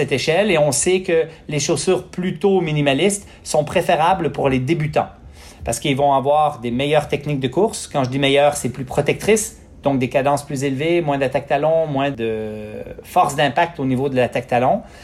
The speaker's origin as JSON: {"language": "French", "region": "Quebec", "country": "Canada", "tie": "born or raised there", "said": "Moi, j'ai grandi au Lac-Saint-Jean sur une ferme."}